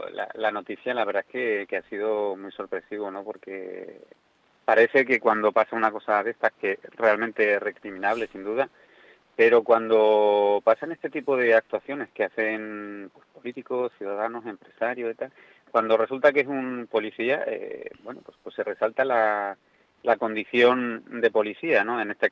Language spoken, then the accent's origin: Spanish; Spain; Somos españoles y eso lo llevamos en los genes.